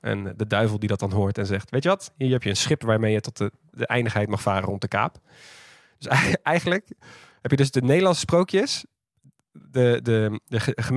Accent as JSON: {"language": "Dutch", "town": "Amersfoort", "region": "Utrecht", "country": "Netherlands", "said": "Maar dus ook van Amersfoort, waar ik vandaan kom."}